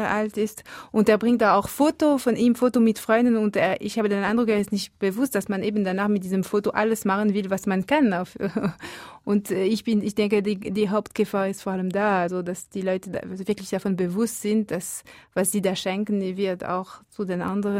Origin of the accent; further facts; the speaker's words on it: Valais, Switzerland; da spreche ich auch als Walliserin. Also ich liebe meinen Kanton